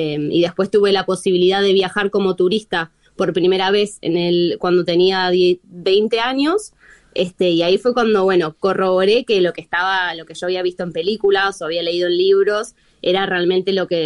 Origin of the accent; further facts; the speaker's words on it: Buenos Aires, Argentina; Sí, soy de Capital Federal, porteña.